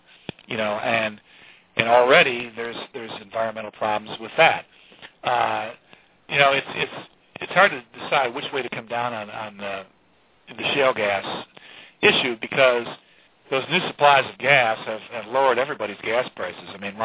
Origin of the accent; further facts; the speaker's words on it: Holland, Michigan, United States; was from my hometown in Holland, Michigan. And she went to my high school.